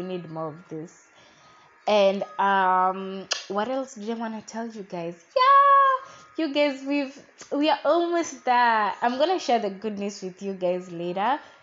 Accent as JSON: {"language": "English", "region": "Nairobi", "country": "Kenya", "said": "It's just that I'm from Nairobi."}